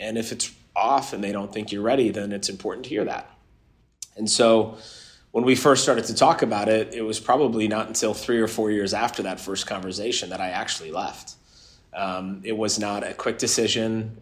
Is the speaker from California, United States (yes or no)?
yes; Los Angeles, California, United States; born there; I was born in Los Angeles and I have a lot of Southern California connections.